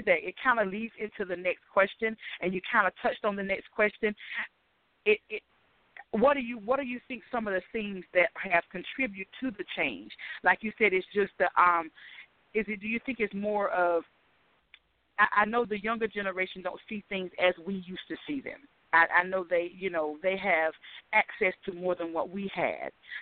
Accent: Tabor City, North Carolina, United States; and I thought, what better way than to start with the community that I grew up in Taber City, North Carolina.

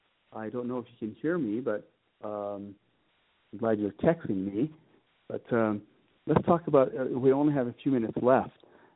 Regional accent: Utah, United States; When I go to different places, I say I'm from Utah, the immediate response is that, oh, you're a placement student.

